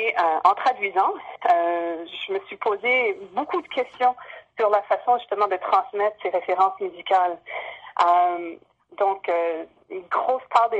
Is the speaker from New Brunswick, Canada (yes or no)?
yes; New Brunswick, Canada; j'ai grandi au Nouveau-Brunswick, dans un petit village côtier sur la côte est, où d'un côté j'avais une communauté francophone, d'un autre côté une communauté anglophone. Moi j'étais un peu entre les deux. J'ai appris les deux langues très jeune.